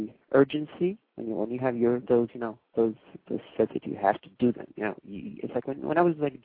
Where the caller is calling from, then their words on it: Israel; Yeah, I'm actually calling from Israel.